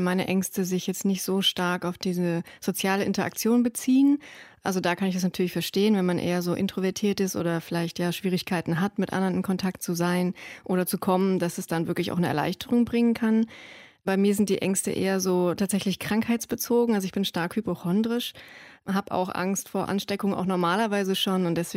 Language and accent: German; Hesse, Germany; now in Hildesheim, Germany; Nee, ich bin im Rhein-Main-Gebiet, in meiner alten Heimat, eben bei dem Freund zu Besuch.